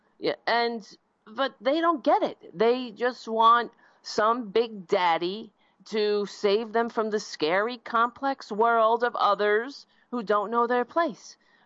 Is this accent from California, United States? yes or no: no; Staten Island, New York, United States; I grew up on Staten Island. So Staten Island is the outlier here. That is the only borough that voted for Trump.